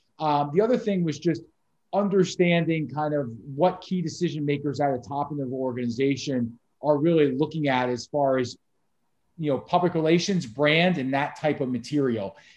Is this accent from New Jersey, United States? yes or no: yes; Paramus, New Jersey, United States; I grew up in Paramus, New Jersey, just across the river, with a love of sports and all sports